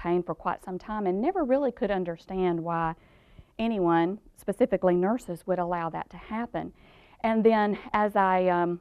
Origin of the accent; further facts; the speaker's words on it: Georgia, United States; accent: Georgia; for some reason they can detect my Georgia accent. I don't think that I have one, but oh well.